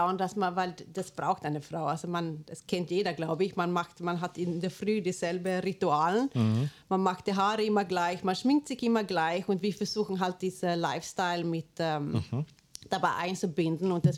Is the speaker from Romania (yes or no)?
no; Sweden; accent: Swedish; German is a second language; now in Austria; was für ein Vorteil man hat als Schwedin, lustigerweise im Vertrieb in Österreich.